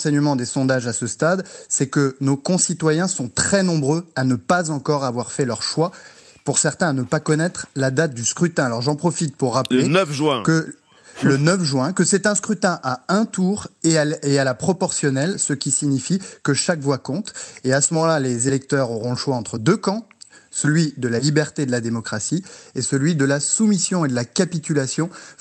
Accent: France; nous sommes français, nous sommes européens

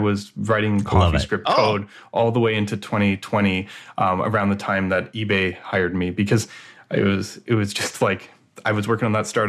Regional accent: Vancouver, British Columbia, Canada; I'm from Canada, Vancouver, BC

